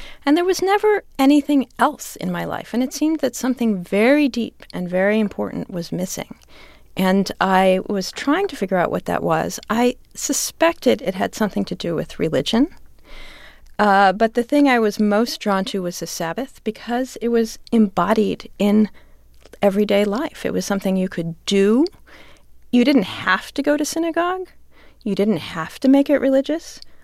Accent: United States; Well, I'm an American in the 21st century, and I don't like being told what

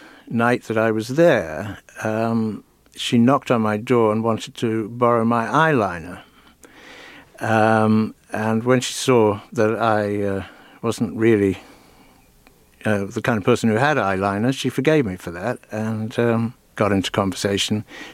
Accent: Ireland; also born or lived in London; now in United States; Well, I came to America in 75, and I grew up in Ireland, and I then went to London in the what's now known as the swinging 60s

